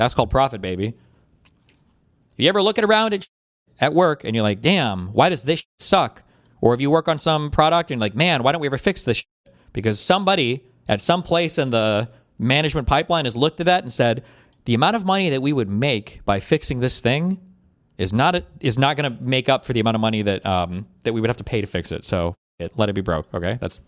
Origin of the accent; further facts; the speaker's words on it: United States; Yeah, I'm American. We do eat steak for breakfast sometimes, motherfucker.